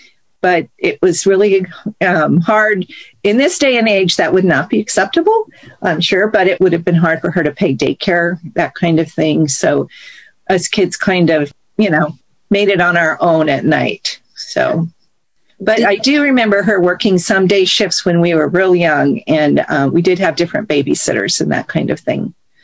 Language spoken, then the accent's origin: English; Portland, Oregon, United States; And I grew up in Northwest Portland before it was known as the Pearl. It was a pretty residential area where we grew up.